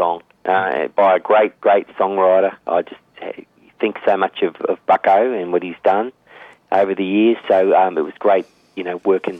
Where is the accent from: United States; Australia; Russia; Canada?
Australia; Albury, New South Wales; also born or lived in Corryong; I was born in Corryong and raised in Albury, conceived in Queensland, but according to Dad. But no, it's, I grew up down there in Albury, Wodonga